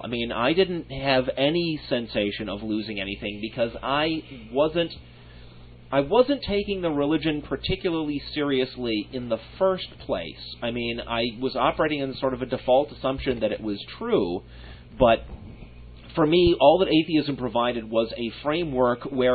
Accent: England, United Kingdom; now in South Germany, Germany; the background religious radiation of growing up in Protestant England and now living in Catholic South Germany.

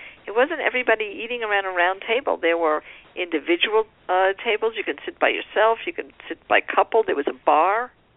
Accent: New York City, New York, United States; I will say that as a New Yorker, New York City is a great place to retire

